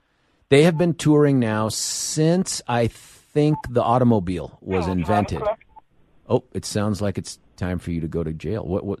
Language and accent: English; Lakewood, Colorado, United States; That's my hometown of Lakewood. Just so you are tracking, if you haven't listened to the show before, Belmar Elementary, Carmody Junior High School, at least it was 7th and 8th back then.